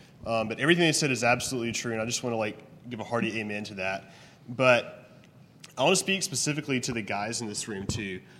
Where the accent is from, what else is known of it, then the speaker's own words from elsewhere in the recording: Alabama, United States; I'm from Alabama, and there's a lot of controversy going on in our state in terms of legal immigration from Latin countries, particularly Mexico.